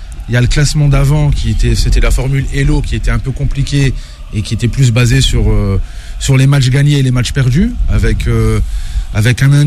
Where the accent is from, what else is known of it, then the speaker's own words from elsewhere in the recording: Algeria; moi, en tant qu'Algérien, moi aussi, ça fait un peu de la peine.